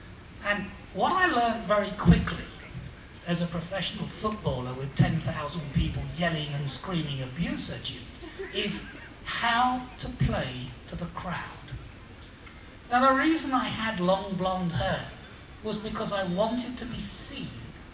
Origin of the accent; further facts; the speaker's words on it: Ireland; accent: English; I'm an Irish national. I speak like I'm English.